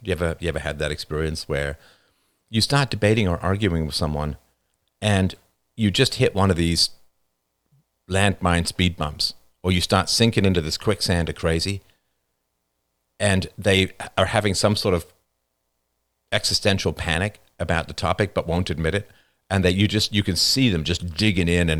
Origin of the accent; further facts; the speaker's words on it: United Kingdom; It's like, it means I'm British and I know how to have a good time.